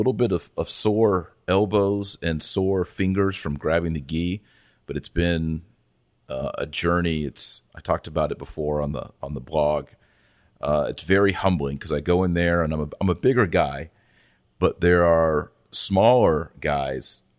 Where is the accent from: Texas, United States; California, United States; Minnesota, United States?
Texas, United States; Fort Worth; In fact, where I grew up in Fort Worth, Texas, in the 80s, my best friend was a Lutheran